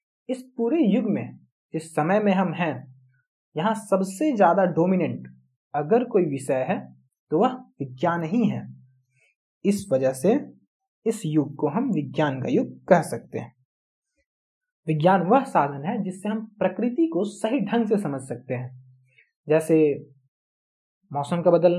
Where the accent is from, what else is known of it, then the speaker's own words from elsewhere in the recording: Arrah, Bihar, India; मैं आरा बिहार का रहने वाला हूँ।